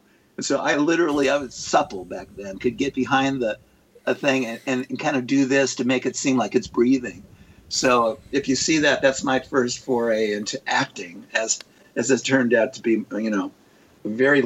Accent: Kentucky, United States; in fact, we're hometown buddies from Kentucky.

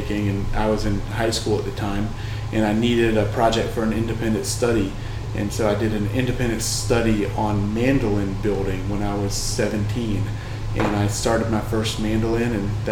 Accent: Lexington, Virginia, United States; now in Charlottesville, United States; I grew up in Lexington, Virginia, and moved to Charlottesville in about the year 2000.

